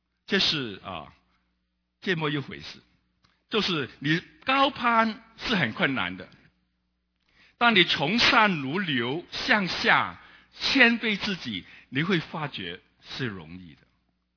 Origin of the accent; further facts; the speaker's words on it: Hong Kong; born there; 我是在香港出生的，香港在是个英统治，曾经是英国统治的社会